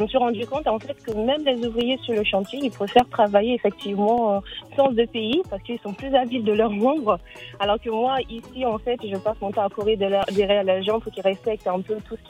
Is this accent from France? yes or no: no; Mali; je souhaiterais entreprendre dans mon pays d'origine, au Mali.